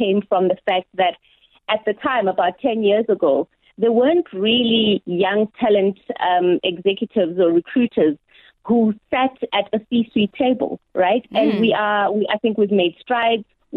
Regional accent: Limpopo, South Africa; So, yeah, I'm a girl from Limpopo, right?

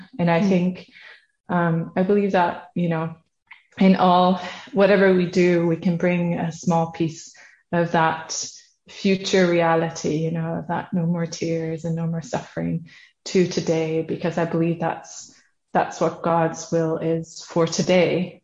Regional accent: Netherlands; now in Sweden; I'm from the Netherlands, based in Sweden.

